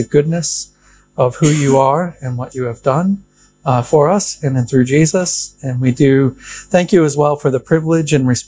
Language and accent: English; United States; As you probably are aware from the moment I opened up my mouth, if you didn't read the bio, I'm originally from the United States.